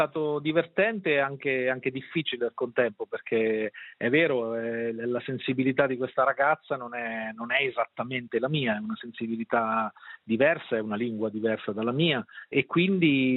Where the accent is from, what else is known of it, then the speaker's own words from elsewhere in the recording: Sant'Elpidio a Mare, Marche, Italy; Il mio paese si chiama Sant'Elpidio a Mare, ma è in collina, e quindi il mare si vede solo da lontano.